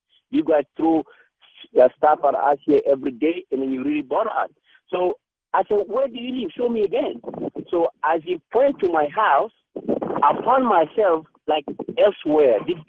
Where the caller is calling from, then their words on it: Northern Territory, Australia; I'm calling you from Northern Territory in Australia, where it is actually 4:48 p.m. Saturday.